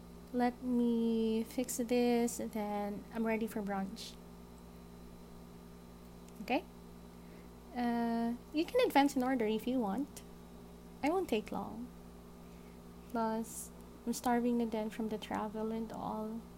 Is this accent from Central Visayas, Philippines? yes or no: no; Manila, Metro Manila, Philippines; Yes, we're from Manila pa.